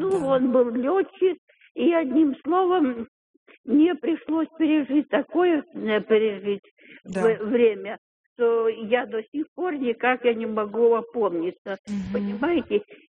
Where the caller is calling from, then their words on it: Moscow, Russia; Да, я из Москвы звоню.